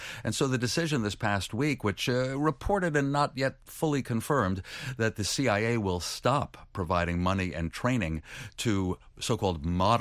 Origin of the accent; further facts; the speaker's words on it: United States; I'm the Washington guy, I'm an American